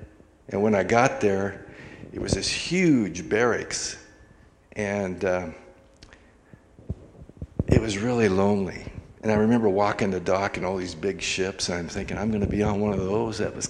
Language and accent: English; Ferndale, Washington, United States; I grew up in Ferndale primarily, and I was not a good boy.